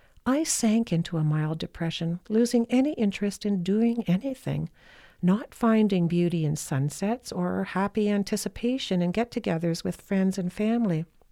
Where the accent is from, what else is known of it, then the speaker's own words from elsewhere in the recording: Canada; Here in my home country of Canada